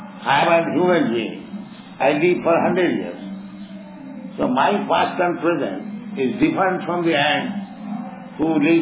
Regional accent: India; English is a second language; I am born Indian, say, 75 years ago, 78 years ago

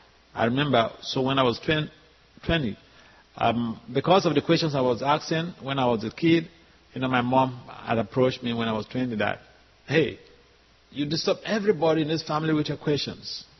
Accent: Nigeria; born there; my parents are Nigerians. I was born in Nigeria, and as a young man, I was working in the judiciary

